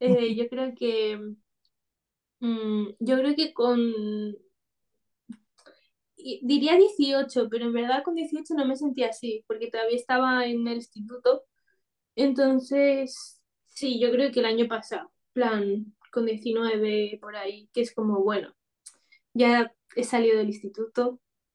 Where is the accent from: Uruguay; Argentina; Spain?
Spain; yo nací aquí en España, entonces me crié aquí en España.